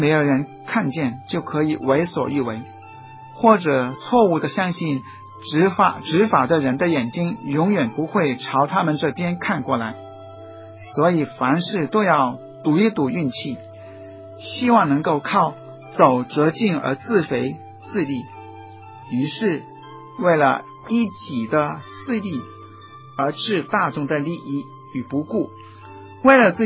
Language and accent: Cantonese; Hong Kong; 而我们香港人在过马路的时候所表现的小聪明呢